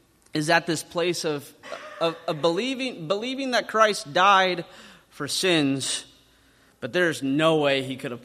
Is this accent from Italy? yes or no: no; Rock Rapids, Iowa, United States; I think of the pastor that I had growing up in Rock Rapids.